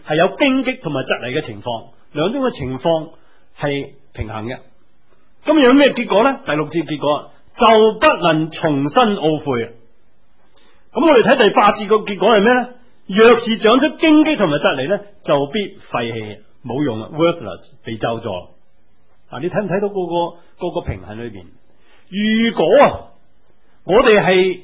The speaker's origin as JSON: {"language": "Chinese", "region": "New Territories", "country": "Hong Kong", "tie": "born or raised there", "said": "我自己本身在新界长大，我家是耕田的，开农场。"}